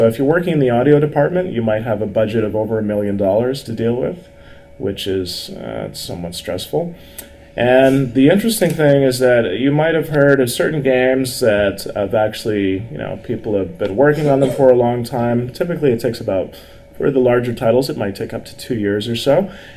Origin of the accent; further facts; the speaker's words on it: Vancouver, British Columbia, Canada; I'm from Vancouver, Canada, so it took me a while to get here.